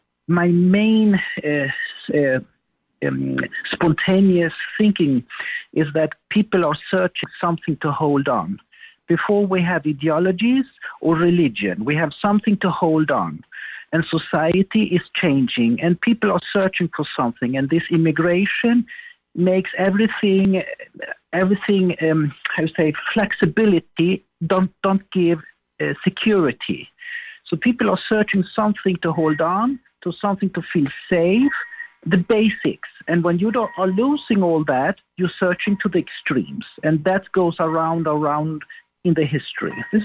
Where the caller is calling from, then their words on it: Malaga, Andalusia, Spain; Hello, I'm calling from Malaga.